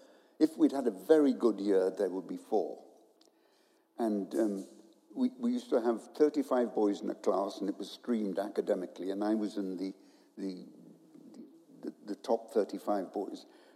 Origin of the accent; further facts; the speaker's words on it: India; I was born in India and lived in India.